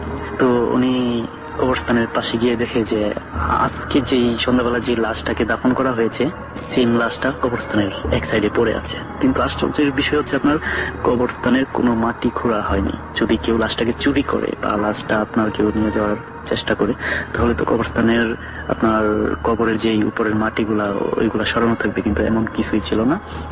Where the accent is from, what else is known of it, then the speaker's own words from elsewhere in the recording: Kishoreganj, Dhaka Division, Bangladesh; now in Iraq; আমার বাড়ি কিশোরগঞ্জ জেলার গোছিহাটা গ্রামে, আর বর্তমানে আমি ইরাকের কুর্দিস্তানে থাকি।